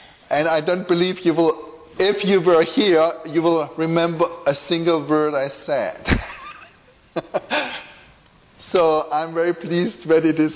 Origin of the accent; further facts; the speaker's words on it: Germany; accent: German; so I hope you bear with me if I can't get rid of my German accent. That's just how it is.